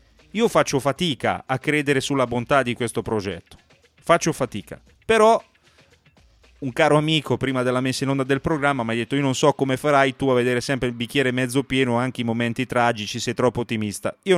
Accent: Ancona, Marche, Italy; Allora io stasera da anconetano dico

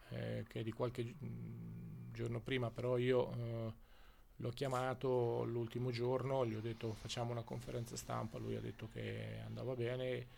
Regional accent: Ancona, Marche, Italy; io sono anconetano, non ve lo dimenticate mai, sono di Colle Marino

